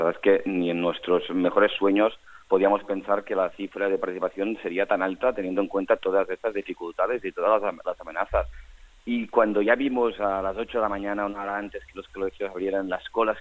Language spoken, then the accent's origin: Spanish; Basque Country, Spain; el nuestro, como pueblo vasco, no es un país bipartidista